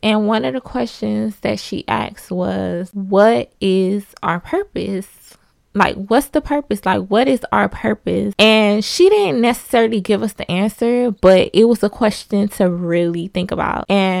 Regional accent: Miami, Florida, United States; I'm from Miami, Florida.

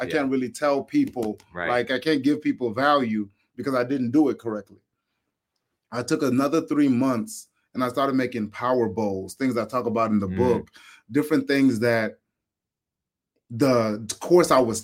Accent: Nigeria; me, I'm Nigerian.

